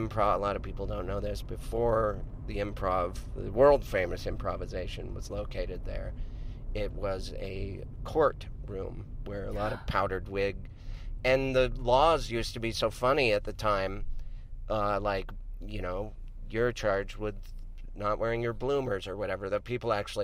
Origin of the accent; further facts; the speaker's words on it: Montana, United States; When I say, oh, I'm from Montana, and people go, oh, I love Jackson Hole.